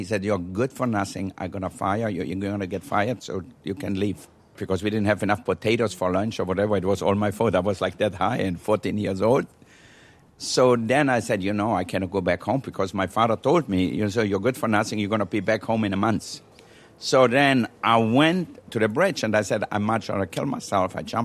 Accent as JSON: {"language": "English", "country": "Austria", "tie": "born or raised there", "moved": "yes", "lives_now": "United States", "said": "I was born in Austria 66 years ago in 1949. Went to school until I was 14."}